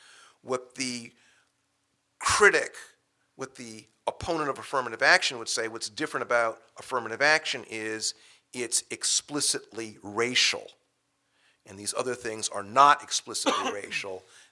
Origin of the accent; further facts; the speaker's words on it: Columbia, South Carolina, United States; I come from Columbia, South Carolina. I was born in 1954.